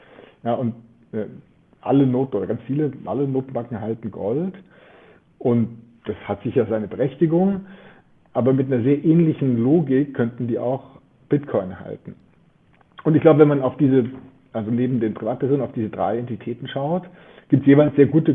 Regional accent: Germany; wir als Deutsche haben ja die Hälfte unseres Goldes in New York liegen

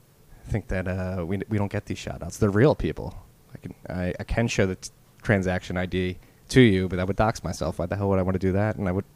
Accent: Philadelphia, Pennsylvania, United States; I'm a bad Philadelphian. But it's we're from Philly.

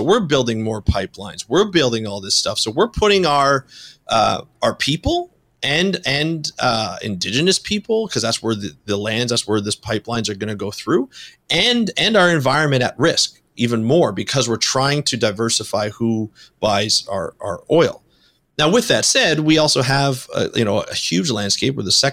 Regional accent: Canada; Like I'm Canadian.

